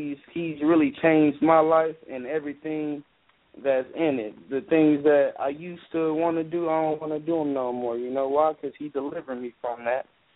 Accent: Dallas, Texas, United States; Well, I'm from Dallas, and in Dallas I attend the church, Friendship West Baptist Church

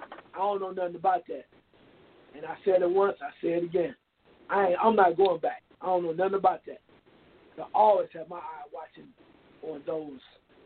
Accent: Dayton, Ohio, United States; like I said, when I grew up in Dayton, Ohio, bro

